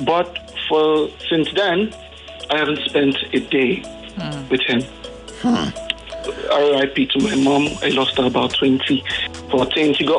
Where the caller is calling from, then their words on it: Warri, Delta, Nigeria; I'm calling from Warri.